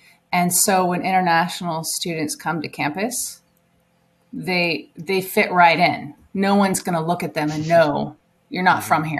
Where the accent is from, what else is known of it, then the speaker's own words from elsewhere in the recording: Auburn, Washington, United States; Well, first of all, most importantly, Auburn is my hometown.